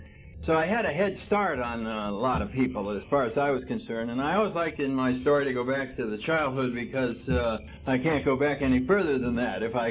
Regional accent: Connecticut, United States; I come from the East Coast, up in Connecticut, and was brought up there, very conservative parents

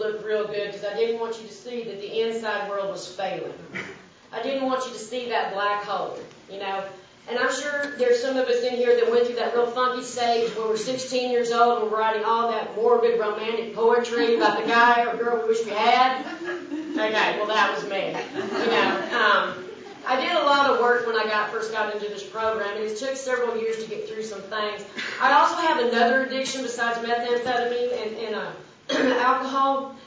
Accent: Austin, Texas, United States; I grew up here in Austin, Texas. I went to a school outside of Austin. Maybe some of you heard of it called Pflugerville.

